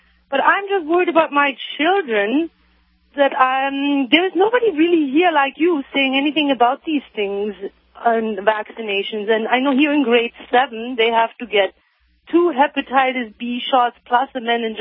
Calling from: Ontario, Canada; I'm calling from Ontario, Canada.

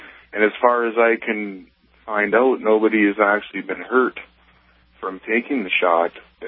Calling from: Canada; Yes, I'm calling from Canada.

